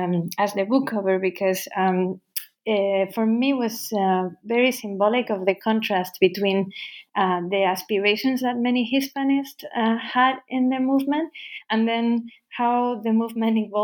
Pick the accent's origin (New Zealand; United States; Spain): Spain; Basque Country; very famous for very famous for a transporter bridge very close to my hometown, the first one of its kind, El Puente Colgante.